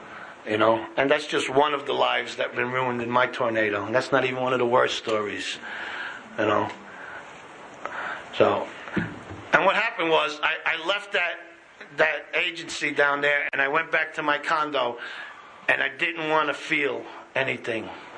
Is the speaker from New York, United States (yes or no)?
yes; New York City, New York, United States; I come from Little Italy.